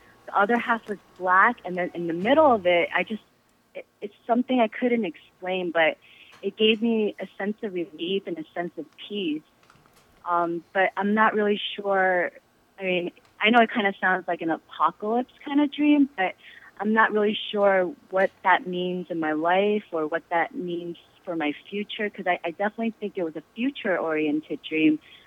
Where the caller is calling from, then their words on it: New York City, New York, United States; I'm calling from Manhattan, actually.